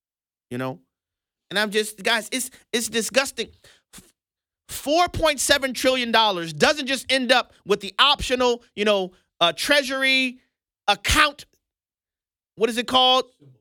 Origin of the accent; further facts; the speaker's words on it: Louisiana, United States; You know, I'm from Louisiana.